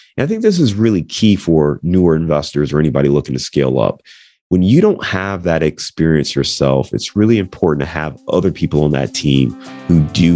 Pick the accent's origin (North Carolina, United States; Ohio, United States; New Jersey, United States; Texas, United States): Ohio, United States; Cleveland; now in Cincinnati, United States; Cincinnati, born and raised in Cleveland, Ohio, kind of bounced around the Midwest.